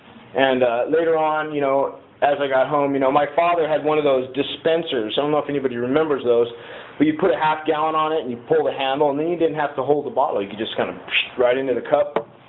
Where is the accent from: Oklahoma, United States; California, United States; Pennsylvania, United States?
California, United States; Santa Maria; born there; I was born here in Santa Maria, April Fool's Day, 1971, to my dad George and my mom Doris.